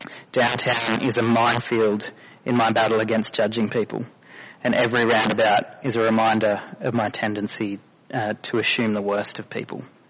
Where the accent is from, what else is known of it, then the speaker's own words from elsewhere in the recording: Lismore, New South Wales, Australia; You can tell I grew up in Lismore.